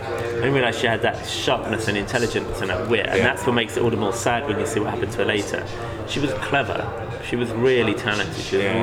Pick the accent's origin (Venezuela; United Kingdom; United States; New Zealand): United Kingdom; Hackney, London; I'm from North London. I'm from Hackney originally, and I live in North London still.